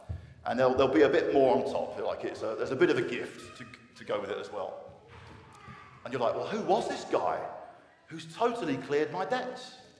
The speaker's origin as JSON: {"language": "English", "country": "United Kingdom", "said": "sometimes maybe as a Brit we can be a bit like this."}